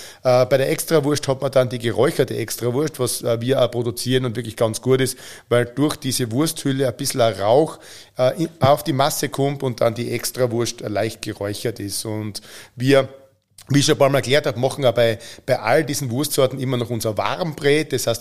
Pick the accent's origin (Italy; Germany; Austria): Austria; sind aber auch bei uns in Österreich oder bei uns in der Fleischerei Buchberger sehr populär.